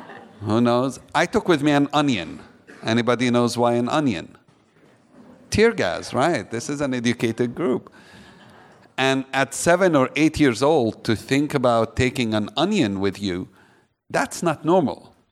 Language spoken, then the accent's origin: English; Bethany, West Bank, Palestine; I grew up in just outside Jerusalem in Bethany.